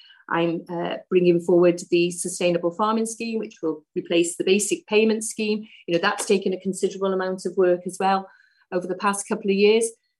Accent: Wales, United Kingdom; I'm from North Wales

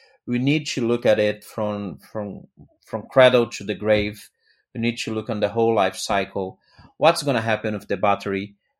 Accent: Rio de Janeiro, Brazil; English is a second language; also born or lived in Singapore; now in San Jose, United States; San Jose, actually, yes. Where I live. It's a great community. I'm originally from Rio, so it's very hard for a carioca to say any other city but Rio.

